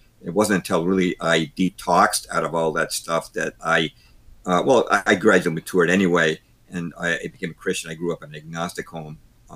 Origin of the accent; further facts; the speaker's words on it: Wellesley, Massachusetts, United States; Believe it or not, I was the poster boy in my hometown at the time of Wellesley, Massachusetts.